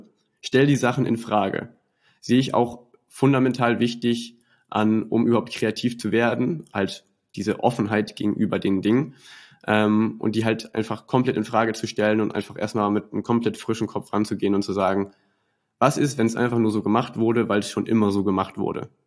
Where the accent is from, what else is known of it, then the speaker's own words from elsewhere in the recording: Schleswig-Holstein, Germany; Ich komme aus Schleswig-Holstein.